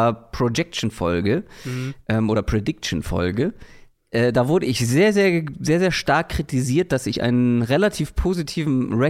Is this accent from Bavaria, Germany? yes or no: no; Hamburg, Germany; Für mich als Hamburger ist das alles das Gleiche.